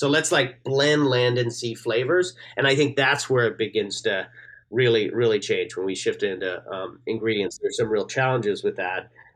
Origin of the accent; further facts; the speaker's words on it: Newfoundland and Labrador, Canada; And, you know, I'm from Newfoundland originally.